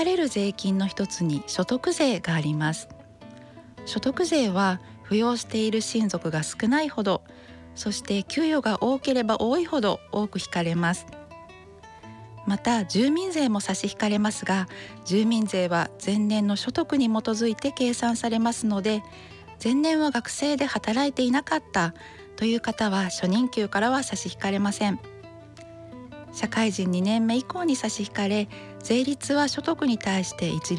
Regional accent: Tokushima, Japan; 私の出身は徳島県で、大学卒業まで住んでいました。

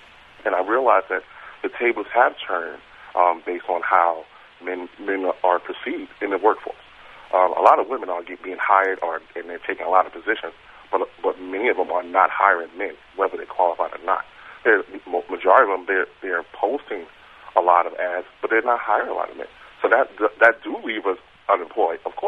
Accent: New York, United States; Now, like I said, the way that I speak, you can tell I'm a New Yorker, and then you can see I'm a big guy.

